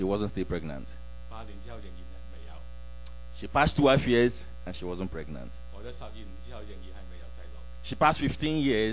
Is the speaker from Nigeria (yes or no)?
yes; Nigeria; I come from Nigeria.